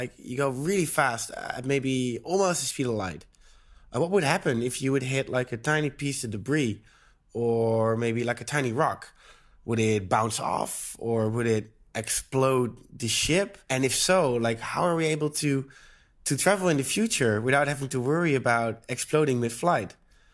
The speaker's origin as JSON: {"language": "English", "region": "Utrecht", "country": "Netherlands", "said": "I'm from Utrecht in the Netherlands."}